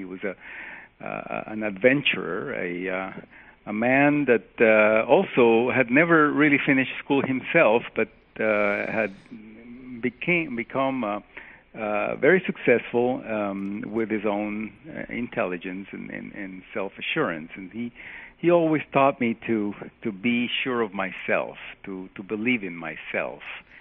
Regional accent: Costa Rica; also born or lived in Venezuela; I was born in Costa Rica in 1950, nice even number. And I was just a normal, regular boy. I actually spent a fair amount of time of my childhood in Venezuela.

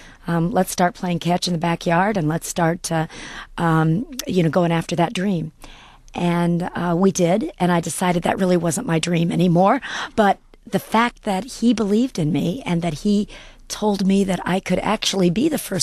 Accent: Lima, Ohio, United States; I grew up in Lima, Ohio, a small rural town in the northwest of Ohio

